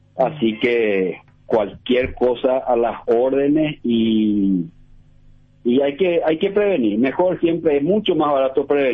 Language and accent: Spanish; Paraguay; nosotros somos paraguayos.